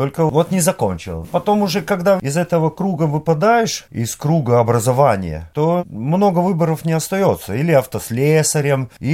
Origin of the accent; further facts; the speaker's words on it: Riga, Latvia; Я в Риге вырос. У меня корни латгальские, и я себя считаю латгальцем.